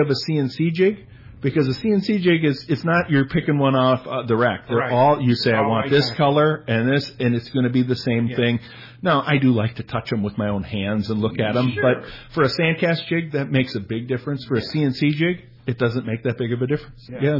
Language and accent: English; Minnesota, United States; where I grew up in Minnesota, hot pink and chartreuse are a dominant color.